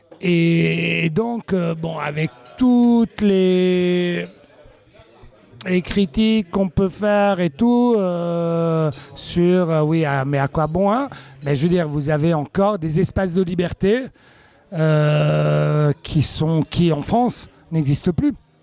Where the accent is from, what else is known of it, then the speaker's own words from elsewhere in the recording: Brussels, Brussels-Capital Region, Belgium; comme j'ai grandi à Bruxelles.